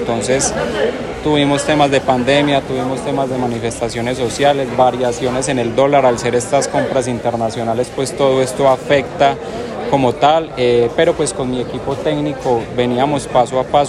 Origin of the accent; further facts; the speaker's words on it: Pereira, Risaralda, Colombia; Soy pereirano y para mí trabajar por toda esta hermosa ciudad